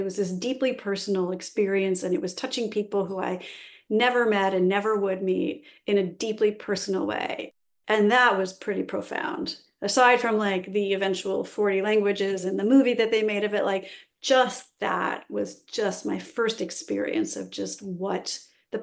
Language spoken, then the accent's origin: English; California, United States; I love the beach, and I grew up in California